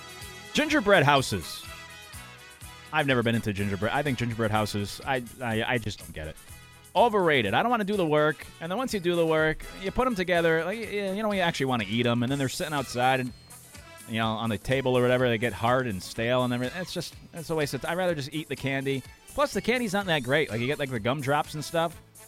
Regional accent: Connecticut, United States; And people know what you're saying, and at least where I grew up in Connecticut, like, everyone else is saying it wrong anyways

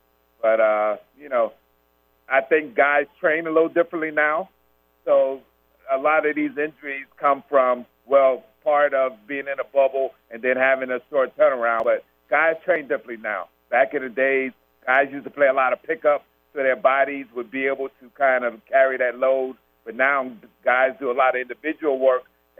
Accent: Charleston, United States; now in Atlanta, United States; Yeah, I mean, that's my hometown. So, you know, before the pandemic, I used to try to get home at least, you know, every 2 months, every 3 months, so four, five, six times a year.

